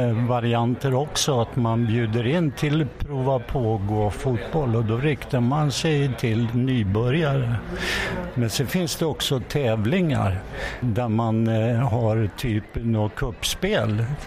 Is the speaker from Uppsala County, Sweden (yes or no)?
yes; Enköping, Uppsala County, Sweden; Jag kommer själv från Enköping